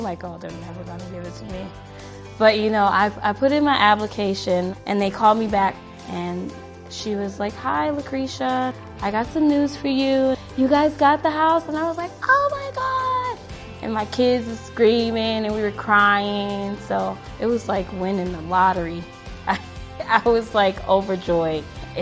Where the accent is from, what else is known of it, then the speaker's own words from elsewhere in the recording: Chicago, Illinois, United States; I'm originally from Chicago, so I was a Chicago Bears fan.